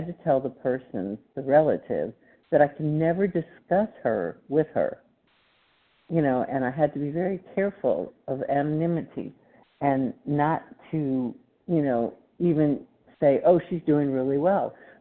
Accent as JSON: {"language": "English", "region": "Texas", "country": "United States", "said": "I think I said I was from Texas, and I am recovered compulsive overeater."}